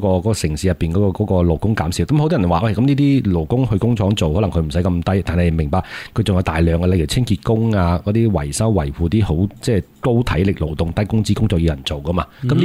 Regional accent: Guangdong, China; 咁當時嘅即係其實我哋廣東人冇創業呢個概嗰個話題

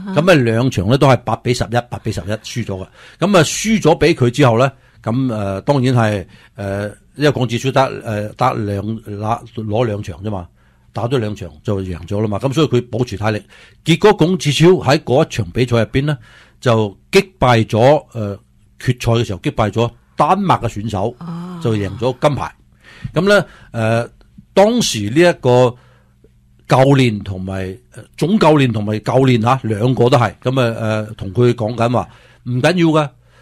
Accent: Guangdong, China

